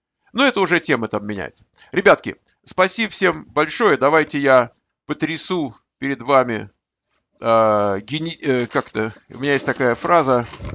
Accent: Moscow, Russia; born there; Я гражданин Армении. Говорит, вот армянин. Я говорю, что я армянин? Вот, пожалуйста, армянин. Но родился в Москве.

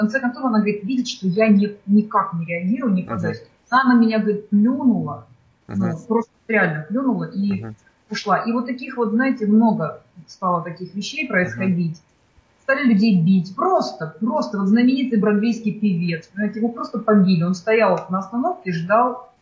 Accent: Luhansk, Luhansk Oblast, Ukraine; moved away as an adult; now in New York, United States; Я родилась в Луганске, прожила там все 37 лет. Через, в общем-то, 37 лет я эмигрировала в Америку, ехала жить в Нью-Йорк. И вот 9 лет я жила в Нью-Йорке

